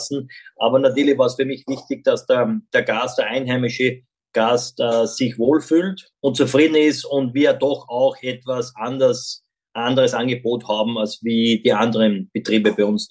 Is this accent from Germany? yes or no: no; Austria; für mich als Österreicher